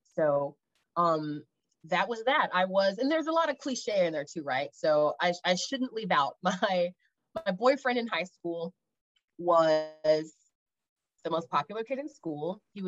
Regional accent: Dayton, Ohio, United States; born there; In Ohio? I was born there, yes. The reason I mention the Hilltop Housing Projects of Dayton, Ohio, I say it that way all the time. my parents grew up there across the street from each other.

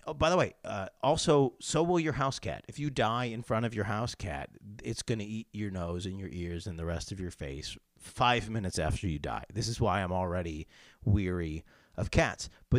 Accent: Syracuse, New York, United States; But I grew up in Syracuse, New York, and down the street in Chittenango was the same thing as a guy who owned a private zoo.

